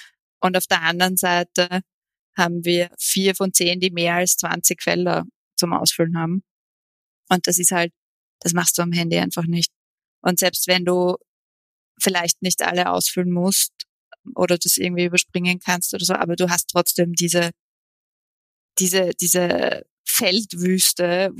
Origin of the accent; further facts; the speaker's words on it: Austria; bei uns in Österreich